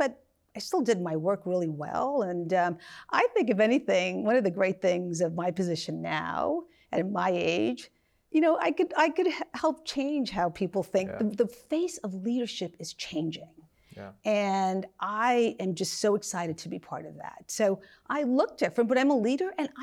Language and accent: English; Brooklyn, New York, United States; So as I mentioned, I grew up in Brooklyn. My family there, I'm Puerto Rican. My parents came to the mainland in the 1950s